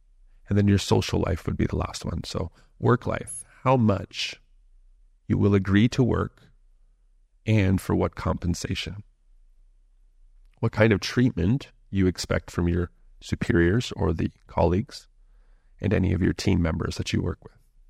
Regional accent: Canada; also born or lived in Australia; For myself, living in Bali, there are certain things that are happening that are very different from what I'm used to living and growing up in Canada and also living in Australia for a period of time.

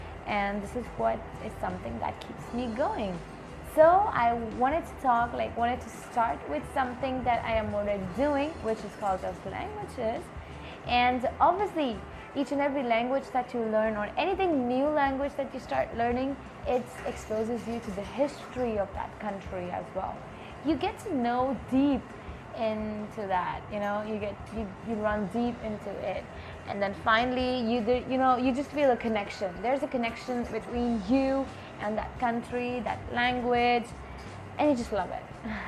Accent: India; So basically, I am from India. As I told you earlier, I am pursuing languages. I am into English, into Spanish. I know Hindi, Punjabi. These two are like languages of India.

